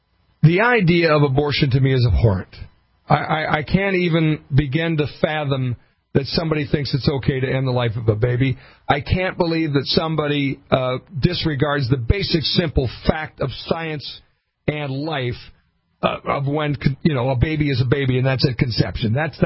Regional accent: Montevideo, Minnesota, United States; also born or lived in Sioux Falls / Pipestone / Luverne; I'm a Minnesota kid. You know, I grew up in Montevideo, Minnesota, and called Minnesota home from the time of my birth, really. Born in Sioux Falls, but we lived in Pipestone at the time, moved to Laverne, then went to Montevideo.

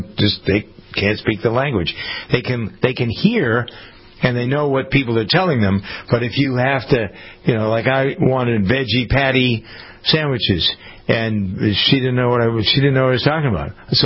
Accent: Framingham, Massachusetts, United States; There's one going on the courthouse here in my hometown of Framingham.

